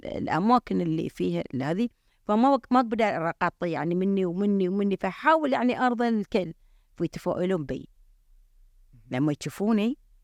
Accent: Bahrain; لأن الرياضة النسائية ما في حتى إحنا عندنا في البحرين ما في

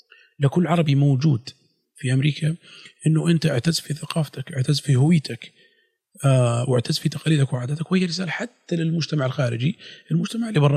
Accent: Saudi Arabia; accent: Bedouin; البدويه اللي يعني لهجتي اللي اتعلمتها بالفيصليه لهجتي هذه حتى ما يقولوا بابا ولا يقولوا دادي يقولوا يوبا

